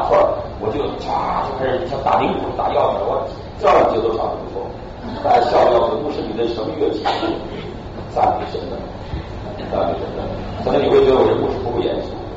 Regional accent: China

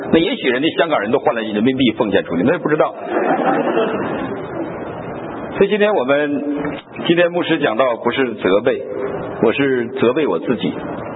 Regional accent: China; 我们大陆人

